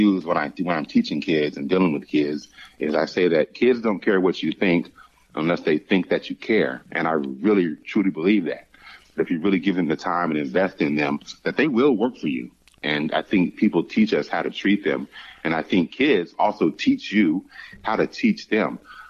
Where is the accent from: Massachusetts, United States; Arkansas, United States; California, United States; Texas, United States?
California, United States; Pomona; now in Arizona, United States; Well, I'm actually from Pomona and then off to San Jose State University.